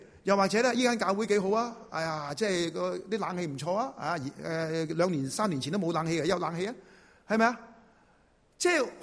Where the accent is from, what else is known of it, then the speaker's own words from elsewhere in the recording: Chaozhou, Guangdong, China; 我哋潮州人。食完啲饭倒啲水落去咪潮州粥咯